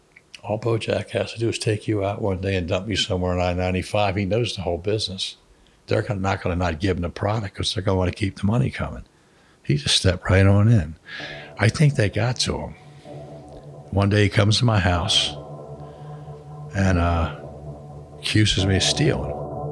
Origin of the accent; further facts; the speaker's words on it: Holmesburg, Pennsylvania, United States; I'm from Holmesburg.